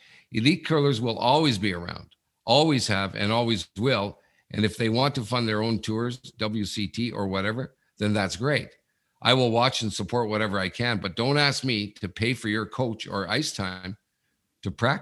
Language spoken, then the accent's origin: English; Sudbury, Ontario, Canada; And that's from Patrick Chartier, who's from my hometown in Sudbury.